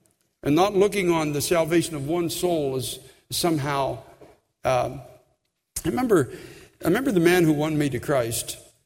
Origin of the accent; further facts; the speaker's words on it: Canada; because I'm from Canada